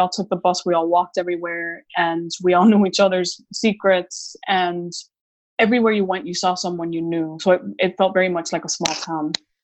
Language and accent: English; Miami Beach, Florida, United States; also born or lived in Puerto Rico; a very specific kind of girlhood, which is what we had growing up in Puerto Rico and Miami Beach.